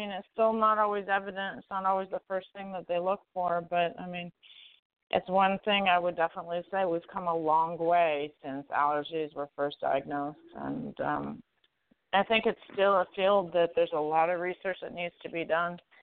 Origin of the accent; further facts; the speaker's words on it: Canada; now in United States; I've been in the U.S. now for 11 years. I'm originally from Canada.